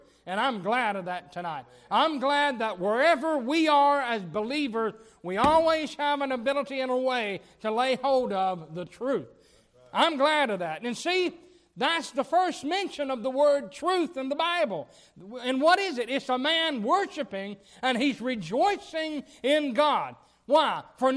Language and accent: English; the South, United States; born there; I'm glad I was born in America. I'm glad I was born in the South.